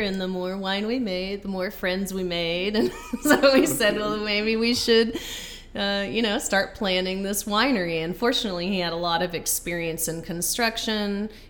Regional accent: Bristol, Tennessee, United States; born there; So I was born in Bristol, Tennessee.

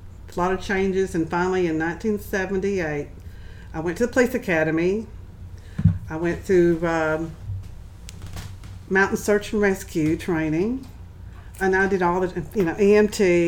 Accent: Athens, Tennessee, United States; And then my father and mother had family in Athens, and we was raised in Athens, Tennessee.

